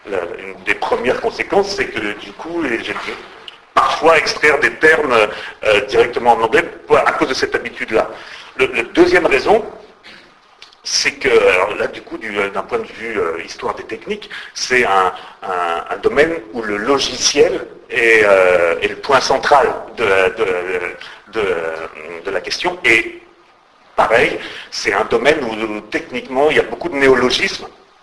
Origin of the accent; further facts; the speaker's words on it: France; moi, je suis français, je suis francophone. Scott le sait, je parle très mal anglais.